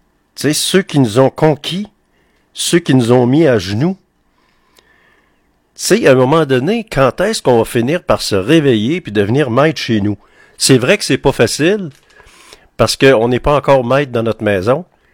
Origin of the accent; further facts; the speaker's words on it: Quebec, Canada; Alors, faut devenir maître chez nous au Québec et se débarrasser de la monarchie qui nous coûte une fortune, qui coûte une fortune aux Québécois.